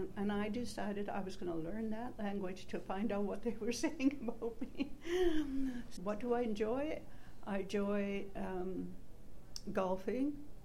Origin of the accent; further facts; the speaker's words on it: India; born there; I was born in India to a father who was Canadian, because my grandfather came to Canada in 1906, and he went back to India to get married